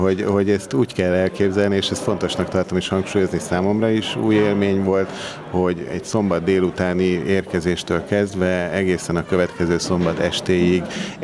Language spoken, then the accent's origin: Hungarian; Budapest, Hungary; Budapesten nőttem fel, úgyhogy Margit körút, Ferenciek tere